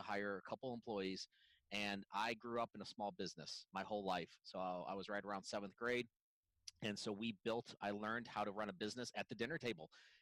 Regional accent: Racine, Wisconsin, United States; I grew up in Racine. My parents are kind of from the Virginia, D.C. area and moved all around, but we planted our roots when I was about 3 years old here in Racine and have been here ever since.

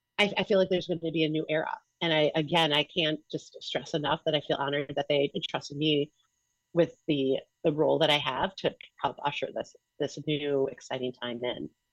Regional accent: Milwaukee, Wisconsin, United States; now in Burlington, United States; No, I'm from Milwaukee.

